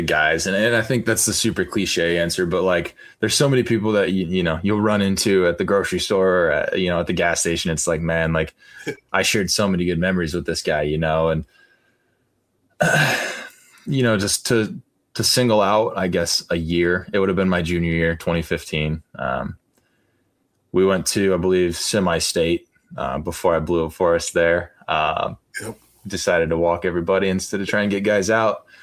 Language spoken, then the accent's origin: English; Hoagland, Indiana, United States; T-ball, born and raised in Hoagland. If people don't know where that's at, look it up.